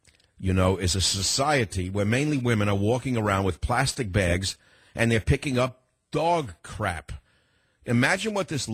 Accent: San Francisco, California, United States; Then later on, the book emerges in San Francisco, my hometown, in North Beach, which I love very much.

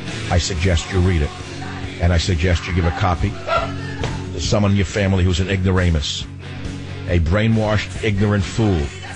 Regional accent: New York City, New York, United States; I grew up in a melting pot. I grew up in New York City. I'm an immigrant son.

